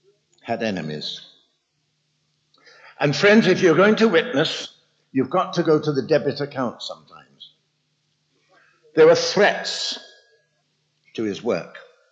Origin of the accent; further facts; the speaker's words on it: London, United Kingdom; So I want to take you to the city that I was born and brought up in London.